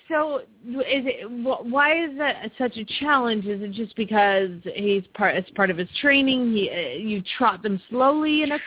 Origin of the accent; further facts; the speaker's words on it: Phoenix, Arizona, United States; from Phoenix, Arizona